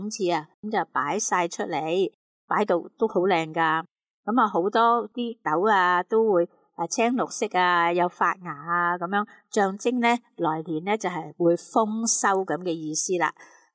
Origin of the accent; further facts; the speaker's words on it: China; 其实我觉得我哋中国人都有拜神去祈求神灵保佑嘅。